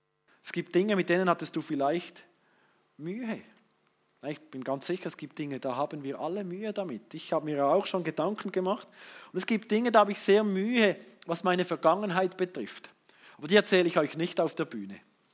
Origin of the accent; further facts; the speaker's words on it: Fribourg, Switzerland; accent: Swiss German; Und ich, aufgewachsen im Kanton Freiburg, bei der Josche Seesler. Ja, und dann orientiert in den Kanton Bern und ich wünsche mir bis heute, ich hätte so ein perfektes Berndeutsch.